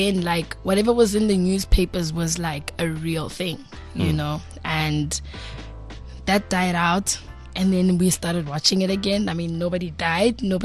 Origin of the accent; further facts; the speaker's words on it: Tembisa, Gauteng, South Africa; I grew up in Tembisa. I went to school in Midrand. We started school in Midrand, and then I went to Halfway House Primary.